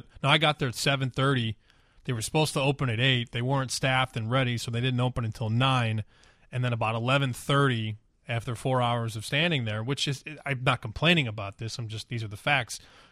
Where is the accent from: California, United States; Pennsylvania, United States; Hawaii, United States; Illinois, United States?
Illinois, United States; Chicago; and I'm from Chicago.